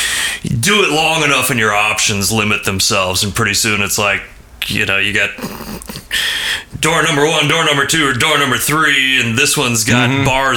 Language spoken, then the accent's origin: English; Minneapolis, Minnesota, United States; I grew up in Minneapolis.